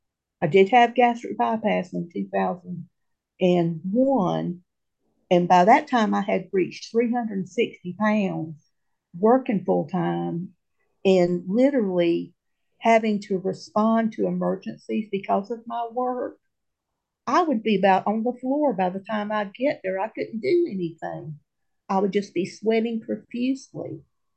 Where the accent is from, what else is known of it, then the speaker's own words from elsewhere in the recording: the South, United States; I'm from the South. Oh my goodness, the food was delicious.